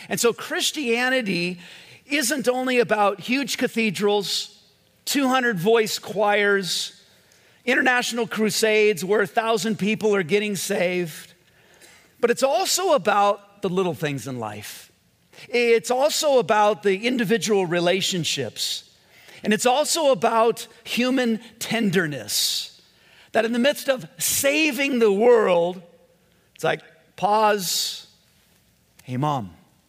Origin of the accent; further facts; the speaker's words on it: Whittier, California, United States; I was born and raised in Whittier, so we're at Whittier Presbyterian Hospital.